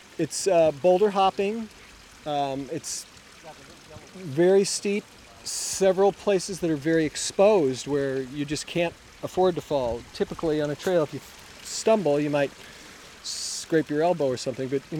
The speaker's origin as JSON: {"language": "English", "town": "St. Louis", "region": "Missouri", "country": "United States", "tie": "born or raised there", "said": "Even though I grew up in St. Louis, my earliest memories are following the storm sewers off into the wooded areas as a child, truly."}